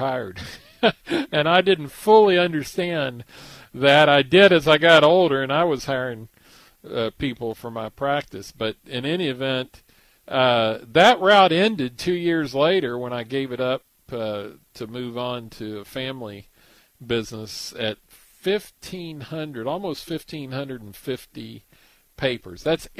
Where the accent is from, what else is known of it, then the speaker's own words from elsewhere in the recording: Pasadena, California, United States; I grew up over in Pasadena